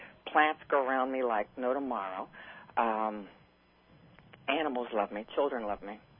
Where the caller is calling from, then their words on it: Laguna Niguel, California, United States; Laguna Niguel, California.